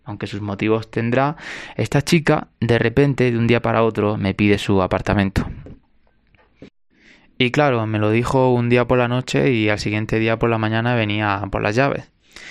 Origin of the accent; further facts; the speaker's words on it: Almería, Andalusia, Spain; español, de Almería y actualmente estoy atrapado en Perú.